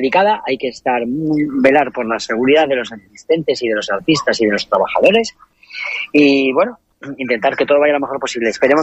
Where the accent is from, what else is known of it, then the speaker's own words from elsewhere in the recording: Asturias, Spain; nosotros que venimos de Asturias.